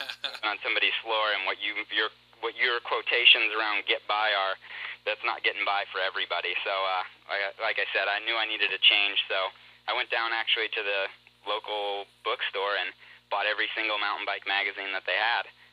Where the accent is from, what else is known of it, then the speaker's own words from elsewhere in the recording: Indiana, United States; I grew up in the Midwest in Indiana and raced a lot of things with four wheels and some things with two wheels